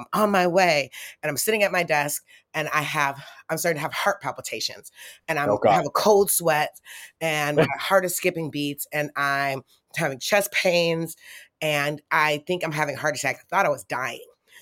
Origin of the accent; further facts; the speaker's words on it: Detroit, Michigan, United States; I grew up in Detroit in the 80s.